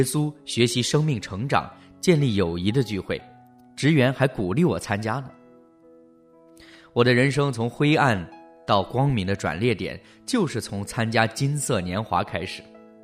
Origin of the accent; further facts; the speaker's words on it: Macau; born there; 我出生在澳门，13岁跟师父学装修造家具